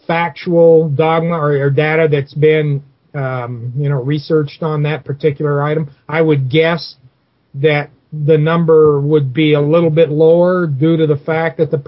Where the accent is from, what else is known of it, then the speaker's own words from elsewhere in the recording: Mexico; I was raised in Mexico on my grandfather's ranch. I know those people well. I know the culture very well.